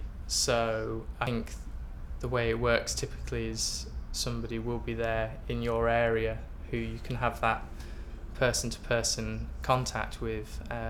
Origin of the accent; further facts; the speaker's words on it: Edinburgh, Scotland, United Kingdom; I'm 31 and from Edinburgh.